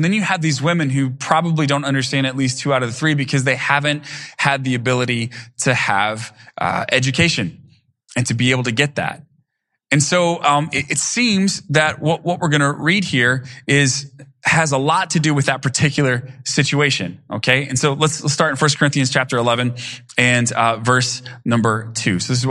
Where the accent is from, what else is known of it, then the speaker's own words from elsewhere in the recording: Texas, United States; And I got to tell you, growing up in East Texas, I had several pastors who would point to this passage